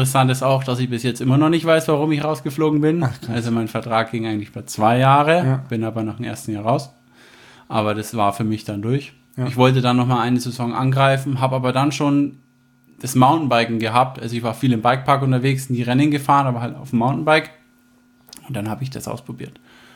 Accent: Herzogenaurach, Bavaria, Germany; oder die BMX-Bahn gibt es immer noch bei uns in Herzogenaurach. Bin da groß geworden in der Stadt.

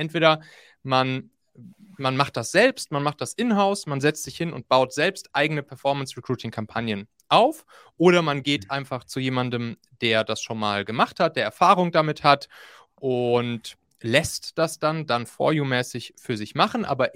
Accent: Hamburg, Germany; also born or lived in Rhineland; bin ursprünglich Rheinländer, groß und erwachsen geworden, wenn man das so nennen kann, bin ich dann in Hamburg. Und jetzt gerade lebe ich, ja, sozusagen local-mäßig etwas gemixt zwischen Wien, zwischen Lettland, zwischen Hamburg.

